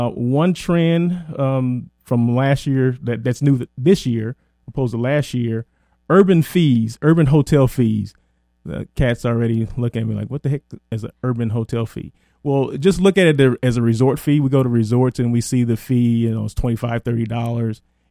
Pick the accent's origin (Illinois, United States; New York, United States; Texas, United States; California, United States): California, United States; Blythe; the people from Blythe, you know, my hometown of Blythe, California.